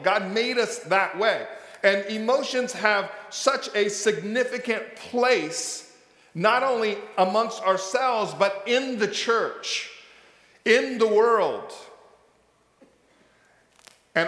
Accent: West Coast, United States; born there; if you were born on the West Coast like me, just seeing that gives me the feels.

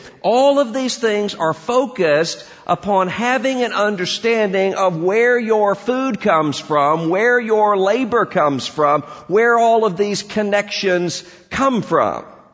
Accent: Mississippi, United States; You know, in my family, growing up in South Mississippi, we had all kinds of people in the family.

